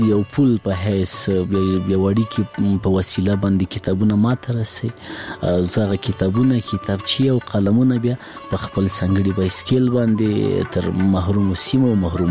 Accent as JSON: {"language": "Pashto", "region": "Laghman", "country": "Afghanistan", "tie": "born or raised there", "said": "زه په لغمان کې پیدا سویم په لغمان کې را لوی سویم خوانځي مې په لغمان کې لوسته"}